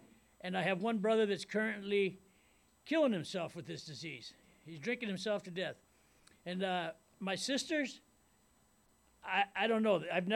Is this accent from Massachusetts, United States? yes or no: no; Lake Piru, California, United States; I come from Lake Piru. Me and Oxnard John come from the same area code, 805 Ventura County.